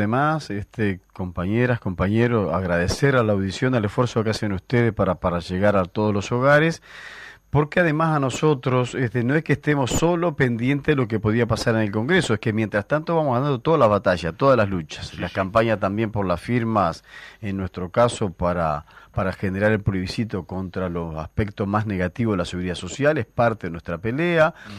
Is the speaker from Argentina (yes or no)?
no; Uruguay; Nosotros sabemos cómo somos los uruguayos en general.